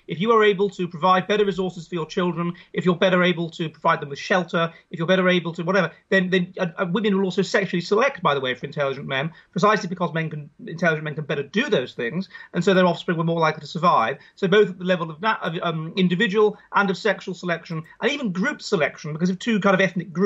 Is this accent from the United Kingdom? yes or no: yes; United Kingdom; now in Finland; I'm from Britain, obviously, you can probably hear. And I did a doctorate in religious studies in Scotland